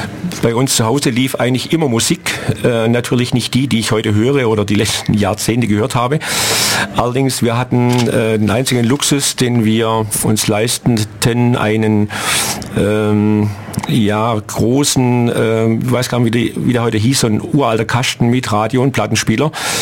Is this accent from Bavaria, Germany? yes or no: no; Stuttgart, Baden-Württemberg, Germany; born there; now in Ulm, Germany; Ich bin 58 Jahre alt, bin gebürtiger Stuttgarter, wohne jetzt seit gerade 15 Jahren schon in Ulm, fühle mich hier sauwohl